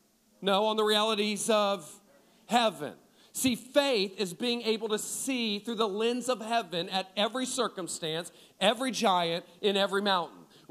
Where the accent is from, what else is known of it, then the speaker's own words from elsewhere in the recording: Ohio, United States; I remember growing up in Ohio every year.